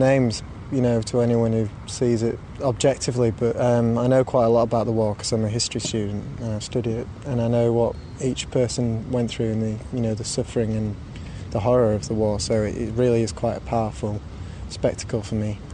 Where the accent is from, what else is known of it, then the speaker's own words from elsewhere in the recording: Bradford, Yorkshire and the Humber, United Kingdom; We're from Bradford in the north of England.